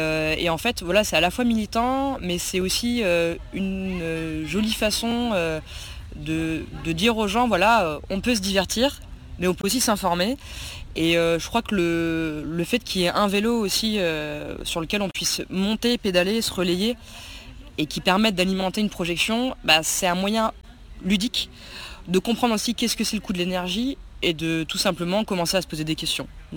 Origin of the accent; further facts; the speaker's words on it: Toulouse, Occitanie, France; je viens de Toulouse et je suis actuellement en région centre pour faire une tournée Ciné-Cyclo durant un mois.